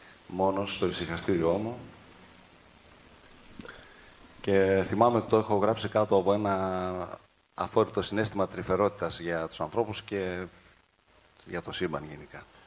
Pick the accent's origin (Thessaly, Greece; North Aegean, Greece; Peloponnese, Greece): Thessaly, Greece; Larissa; επειδή μεγάλωσα στη Λάρισα και ζω εκεί στην περιοχή και επειδή μας λένε Τυριά εμάς